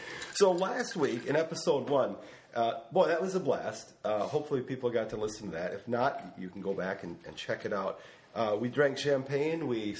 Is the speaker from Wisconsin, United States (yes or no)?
yes; Wisconsin, United States; We're from Wisconsin. We drink them big and fat.